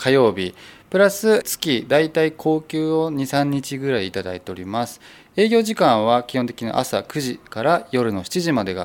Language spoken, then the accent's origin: Japanese; Fujisawa, Kanagawa, Japan; 地元藤沢